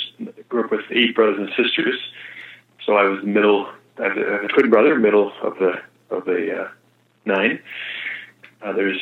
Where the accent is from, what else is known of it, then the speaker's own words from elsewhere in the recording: Nova Scotia, Canada; also born or lived in Nashua, United States; Yes, I was born in Nashua, New Hampshire, and just lived there only for about a year. My father was beginning his medical career and started there in Nashua, and then moved up to Nova Scotia, Canada